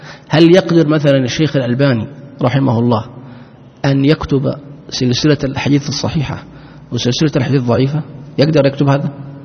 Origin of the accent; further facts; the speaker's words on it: Saudi Arabia; أحد الدعاة المشهورين عندنا في السعودية